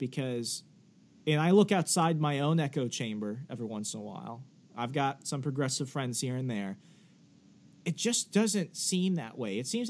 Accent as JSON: {"language": "English", "region": "Virginia", "country": "United States", "tie": "born or raised there", "said": "And growing up in Fairfax County, you know, Fairfax County, Virginia ruins it for the rest of the Commonwealth."}